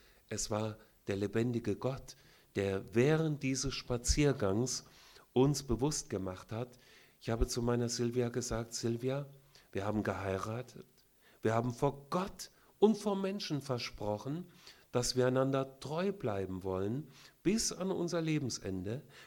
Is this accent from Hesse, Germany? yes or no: yes; Kassel, Hesse, Germany; Ich komme aus Kassel, Hessen.